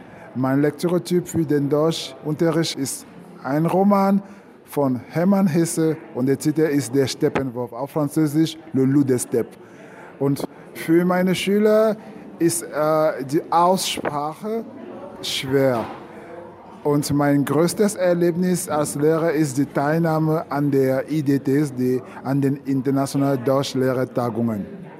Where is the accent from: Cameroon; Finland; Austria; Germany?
Cameroon; Bafoussam, West; Ich komme aus Bafoussam in Westkamerun. Ich bin am 16. Dezember 1972 geboren.